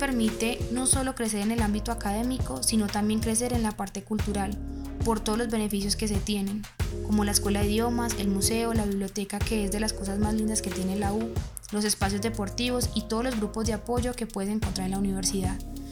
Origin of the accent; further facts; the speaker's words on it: Medellín, Antioquia, Colombia; soy ingeniero electricista de la Universidad de Antioquia y soy de la ciudad de Medellín.